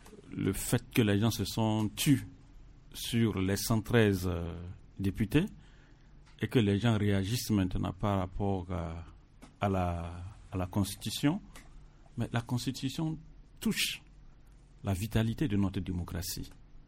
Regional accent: Togo; nous sommes des Togolais.

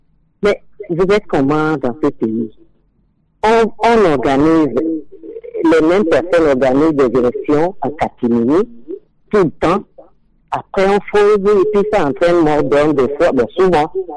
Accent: Togo; Et le seul papier qu'on a pour dire qu'on est des humains, on est des Togolais, ça fait ce qu'on veut avec.

